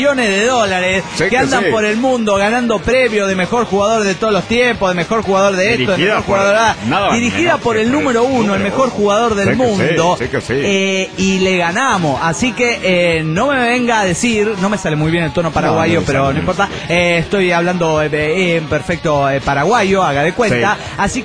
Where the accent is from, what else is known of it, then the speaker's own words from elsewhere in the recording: Tucumán, Argentina; de Tucumán.